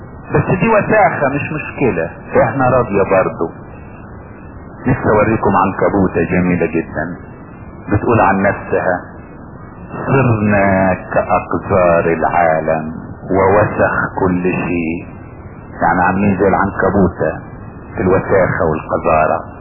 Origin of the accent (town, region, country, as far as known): Egypt